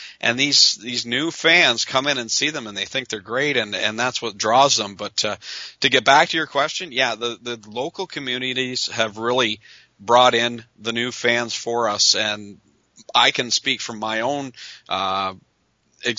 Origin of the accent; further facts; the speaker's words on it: Canada; As a Canadian, I do it all the time going across to the States